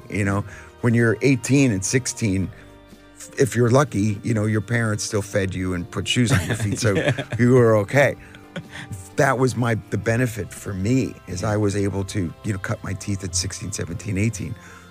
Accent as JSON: {"language": "English", "town": "Sayreville", "region": "New Jersey", "country": "United States", "tie": "born or raised there"}